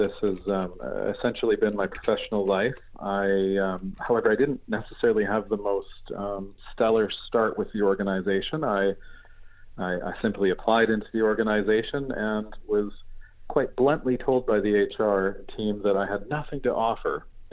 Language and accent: English; Canada; now in United Kingdom; Yes, I'm a Canadian. I'm grew up in rural Canada in a beautiful setting in the shadow of the Rocky Mountains. And it was a wonderful way to be able to grow up as part of a farm family.